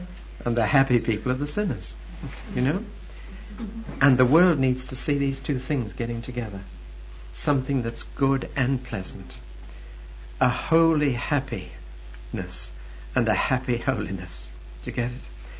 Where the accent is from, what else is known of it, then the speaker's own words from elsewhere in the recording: Newcastle upon Tyne, North East England, United Kingdom; In my hometown of Newcastle-on-Tyne